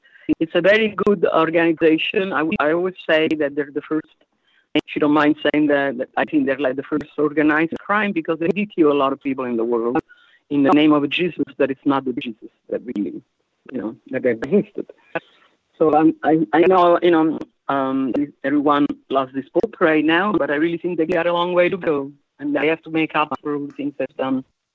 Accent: Rome, Lazio, Italy; English is a second language; I was born in Rome.

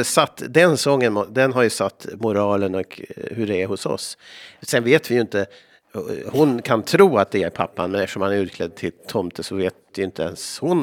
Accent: Sweden; Dessutom hör ju alla att jag är från Sverige

